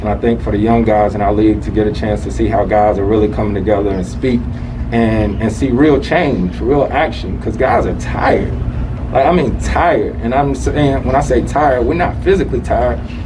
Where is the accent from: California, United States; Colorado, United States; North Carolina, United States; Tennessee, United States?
North Carolina, United States; Winston-Salem; was in my hometown of Winston-Salem for a while.